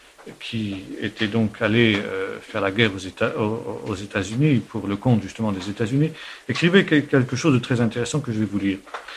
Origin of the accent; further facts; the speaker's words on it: France; qui devrait faire notre honte en tant que Français